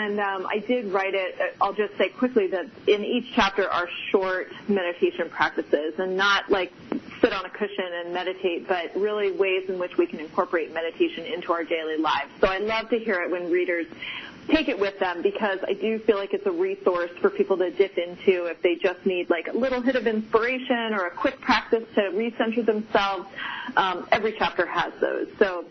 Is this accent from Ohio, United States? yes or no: no; Pasadena, California, United States; now in Hawaii, United States; I did. I grew up in the Pasadena area.